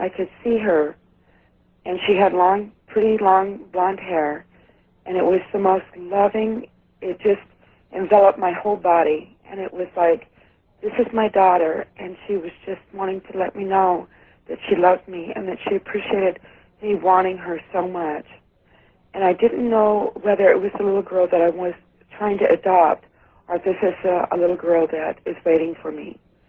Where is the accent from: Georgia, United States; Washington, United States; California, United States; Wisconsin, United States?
California, United States; Sacramento; And I'm from Sacramento, California.